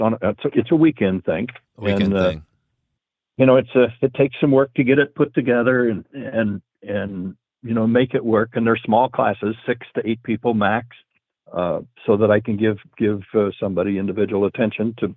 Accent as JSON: {"language": "English", "town": "Breezy Point", "region": "Minnesota", "country": "United States", "tie": "born or raised there", "said": "in my hometown of Breezy Point, Minnesota"}